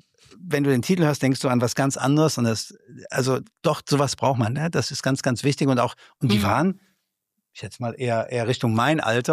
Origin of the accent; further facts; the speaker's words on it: Rösrath, North Rhine-Westphalia, Germany; also ich komme persönlich aus Rösrath, ja, also wir reisen dann auch immer an und machen das.